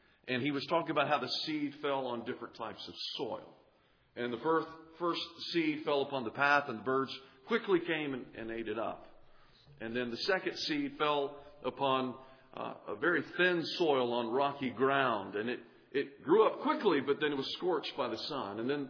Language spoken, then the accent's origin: English; the South, United States; Keep in mind, I am a Southerner.